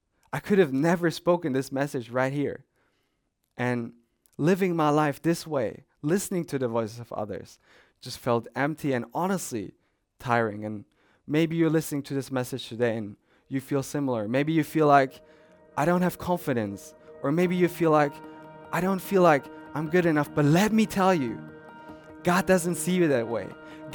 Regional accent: Germany; now in Japan; I'm from Germany. We eat a lot of bread.

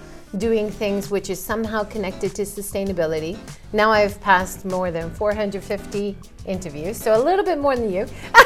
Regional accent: Hawaii, United States; it comes from growing up in Hawaii, because I grew up appreciating nature, appreciating where I was, knowing that I was in a really special place

